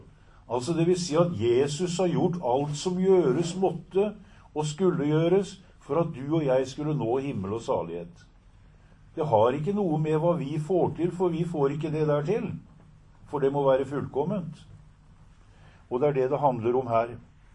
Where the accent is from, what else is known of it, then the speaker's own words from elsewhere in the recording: Kragerø, Telemark, Norway; og jeg kommer fra Kragerø.